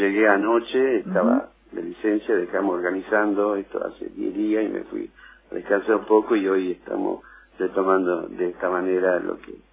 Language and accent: Spanish; Jujuy, Argentina; porque somos jujeños y porque somos argentinos.